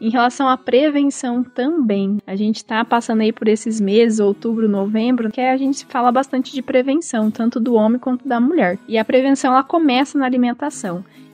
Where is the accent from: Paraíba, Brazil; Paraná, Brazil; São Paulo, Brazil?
São Paulo, Brazil; Auriflama; atendo também em Auriflama, que é minha cidade natal.